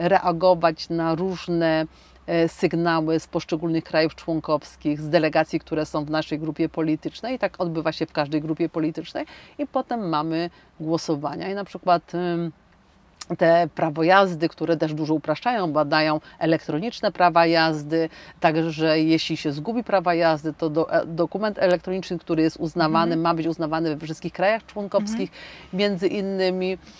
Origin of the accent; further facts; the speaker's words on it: Godowa, Subcarpathian Voivodeship, Poland; Ja pochodzę z Godowej koło Strzyżowa, a w Bieszczadach mieszkam.